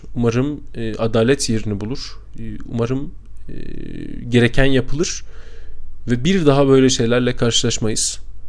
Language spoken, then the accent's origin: Turkish; Şanlıurfa, Turkey; Biliyorsunuz arkadaşlar, ben Şanlıurfalıyım.